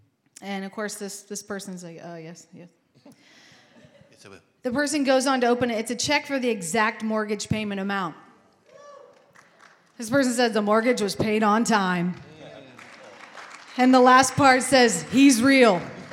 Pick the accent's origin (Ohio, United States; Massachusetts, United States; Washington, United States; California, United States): Ohio, United States; Dayton; Y'all, I'm from East Dayton, so we're going to get it down.